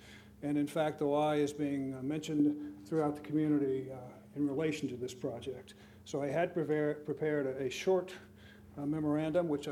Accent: Milford, Delaware, United States; I'm from Milford, Sussex County, Delaware.

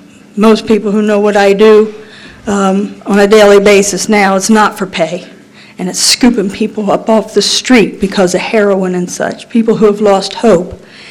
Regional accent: Delaware, United States; I reside in Seaford, Delaware. Born and raised in Delaware, I've been over in Seaford for about 30 years.

